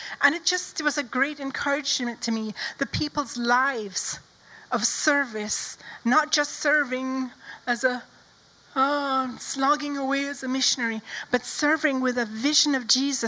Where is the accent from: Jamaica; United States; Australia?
Jamaica; I grew up in Jamaica.